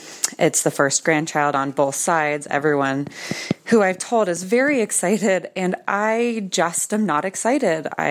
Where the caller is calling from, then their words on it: Westminster, Colorado, United States; I'm calling from Westminster, Colorado.